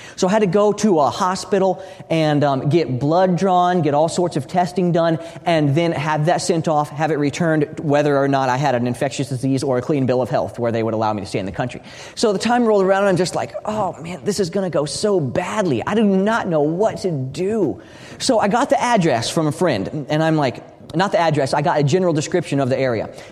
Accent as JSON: {"language": "English", "region": "Texas", "country": "United States", "said": "I'm like, yeah, I'm from Texas. So I'm trying to teach them how to say Texas, and they're having great fun at that."}